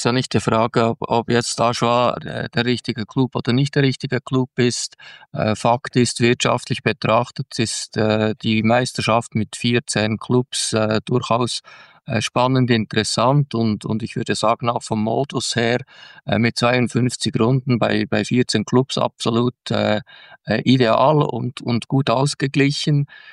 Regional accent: Switzerland

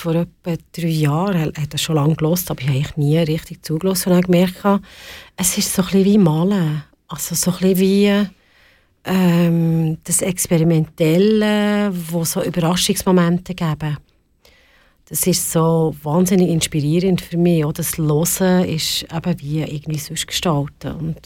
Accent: Switzerland; Weil ich als Schweizerin, auch in Europa, auf diesem Planet.

